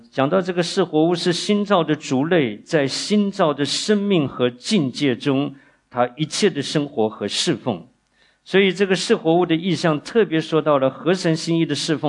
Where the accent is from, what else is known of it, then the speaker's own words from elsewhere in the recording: China; 这个平常我们中国人的属灵人都要道貌岸然，不苟言笑